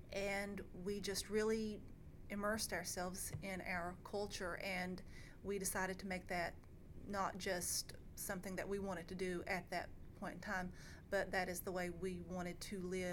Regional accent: Kentucky, United States; Well, I am a lifelong resident of Harlan County, Kentucky. I'm an artist and teaching artist. I am an Appalachian and Native American dancer

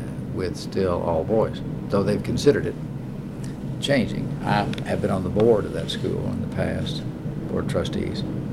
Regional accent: Lexington, United States; And I grew up in Lexington, went to schools here, and went away to boarding school when I was 14.

